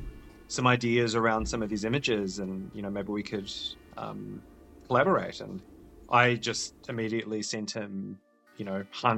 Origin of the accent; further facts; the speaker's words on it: New Zealand; now in Australia; I live in Australia now with my wife and son and too many cats. I come from New Zealand.